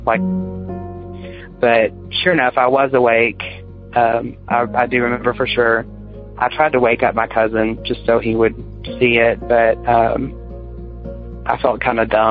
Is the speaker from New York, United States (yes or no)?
no; Little Rock, Arkansas, United States; I am from Little Rock, Arkansas.